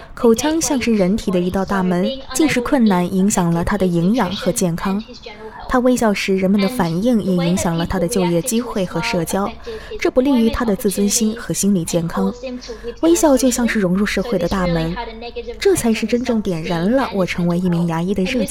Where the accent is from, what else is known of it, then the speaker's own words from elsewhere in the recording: Australia; 我在澳大利亚长大，父亲来自中国，母亲来自越南。他14岁时来到澳大利亚。